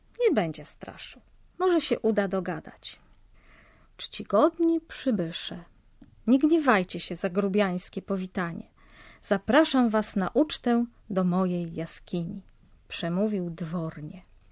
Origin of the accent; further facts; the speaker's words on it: Gdańsk, Pomeranian Voivodeship, Poland; A ponieważ ja też jestem z Gdańska